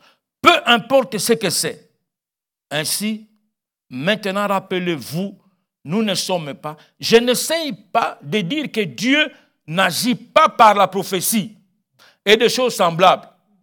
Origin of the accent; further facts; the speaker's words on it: Belgium; ça va, bon voyage, et bon séjour chez nous en Belgique.